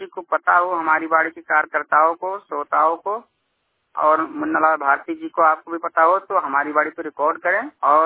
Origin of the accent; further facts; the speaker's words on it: Basti, Uttar Pradesh, India; जिला बस्ती का रहने वाला हूँ, मूल निवासी उत्तर प्रदेश के निवासी हूँ